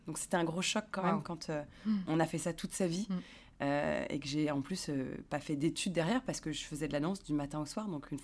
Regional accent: Paris, Île-de-France, France; quand on vient de Paris, on côtoie beaucoup de Parisiens, parce qu'on a grandi avec eux.

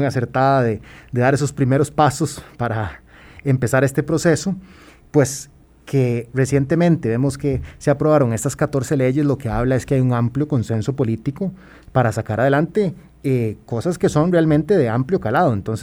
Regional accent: Costa Rica; porque al final somos los ciudadanos costarricenses por quien tenemos que velar

